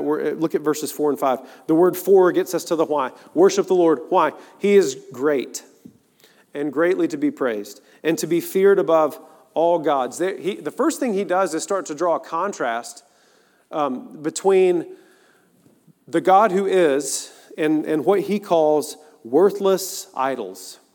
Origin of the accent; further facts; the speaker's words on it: Appalachia, United States; as an Appalachian mountain boy, the first time that we went and I saw the Rocky Mountains